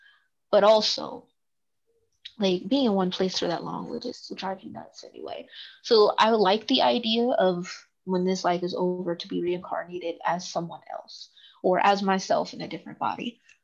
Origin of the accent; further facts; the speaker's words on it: Fairburn, Georgia, United States; Is I came from the South. I grew up in South Atlanta, small town of Fairburn, Georgia, and it's a very religious area. They're very Christian.